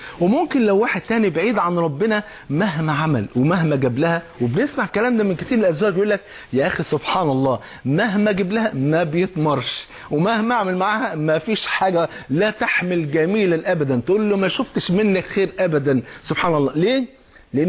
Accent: Egypt; المثل الجميل المشهور عندنا في مصر

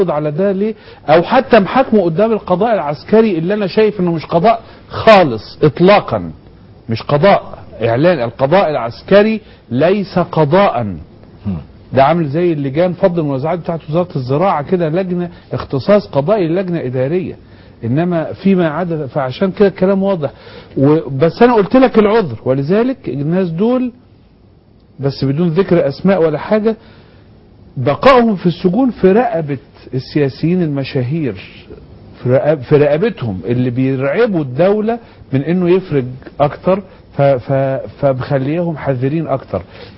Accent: Egypt

